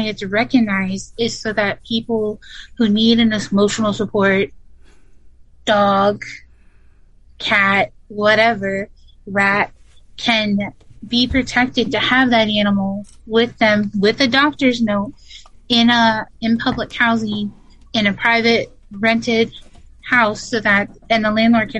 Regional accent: Rhode Island, United States; also born or lived in Connecticut / Pennsylvania; because I was born in Connecticut, raised in Rhode Island, and then we moved to Pennsylvania. So I've got a nice hodgepodge of an accent.

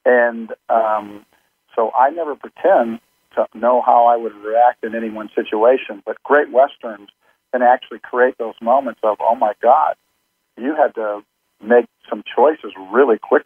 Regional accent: Compton, California, United States; born there; I was born in Compton, and that story deals with Compton and somewhere in Beverly Hills

